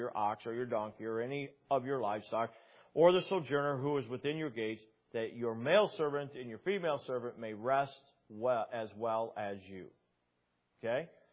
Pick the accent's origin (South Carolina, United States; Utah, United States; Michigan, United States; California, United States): Michigan, United States; Brown City; I grew up in Brown City in a farming community. I worked on a dairy farm.